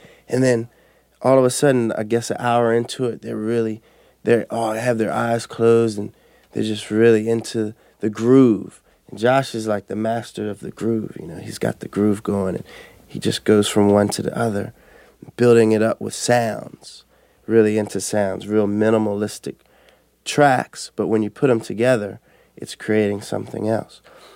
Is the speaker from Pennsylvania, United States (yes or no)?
yes; Philadelphia, Pennsylvania, United States; growing up, I grew up in Southwest Philly, so block parties were massive, were the big thing.